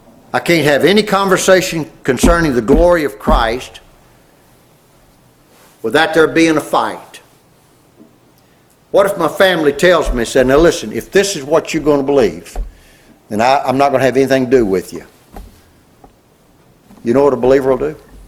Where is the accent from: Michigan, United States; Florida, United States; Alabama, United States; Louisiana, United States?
Louisiana, United States; I remember growing up in Louisiana and stuff, you know, mom and dad had. The restaurant, the aluminum company, all the stuff, the land.